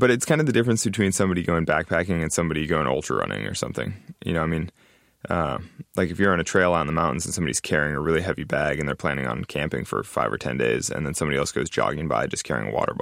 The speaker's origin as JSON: {"language": "English", "town": "Sacramento", "region": "California", "country": "United States", "said": "And so, and I'm actually from Sacramento, California, which is near Yosemite."}